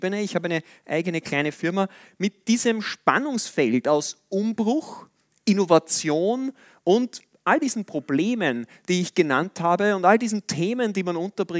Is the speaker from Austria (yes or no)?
yes; Linz, Upper Austria, Austria; Wir machen einen in meiner Heimatstadt in Linz alle 2 Wochen.